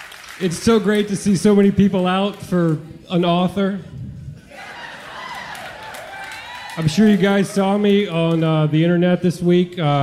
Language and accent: English; Mississippi, United States; I grew up way out in the Mississippi woods, but twice on Sundays and once on Wednesdays, we drove to the Church of Christ.